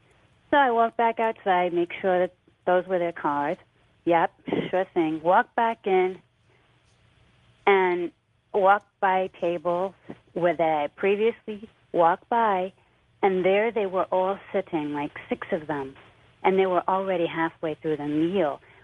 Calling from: Washington, District of Columbia, United States; I'm calling from the D.C. area.

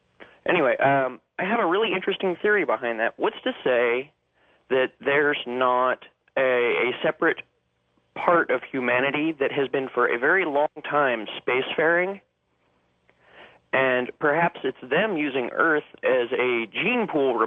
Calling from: Dallas, Texas, United States; I'm calling from Dallas, Texas, listening to you on 570 KLIF.

